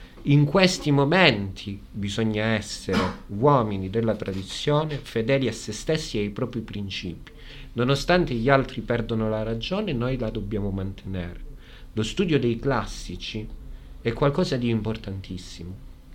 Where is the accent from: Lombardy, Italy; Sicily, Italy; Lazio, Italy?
Lazio, Italy; Rome; Io da romano questo non lo accetto, da tradizionalista romano